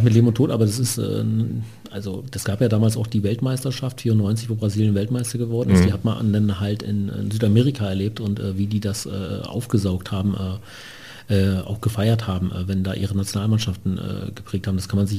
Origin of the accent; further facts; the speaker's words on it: Lübs, Mecklenburg-Vorpommern, Germany; Dann aber relativ schnell in die Nähe von Schwerin, Lübs gezogen, da meine Kindheit eigentlich verbracht in der DDR, bis die Wende dann kam.